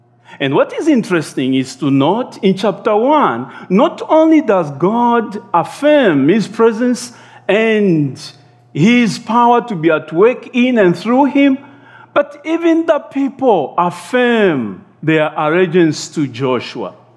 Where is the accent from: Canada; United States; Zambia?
Zambia; I'm from Zambia.